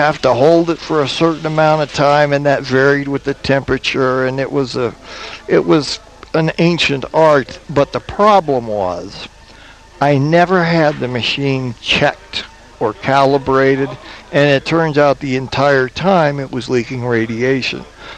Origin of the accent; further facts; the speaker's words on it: Albuquerque, New Mexico, United States; I am born and raised in Albuquerque.